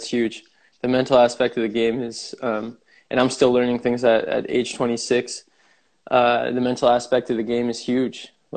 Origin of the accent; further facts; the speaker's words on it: New Jersey, United States; also born or lived in Alabama; 26, originally from, well, I was born in Alabama, grew up in New Jersey.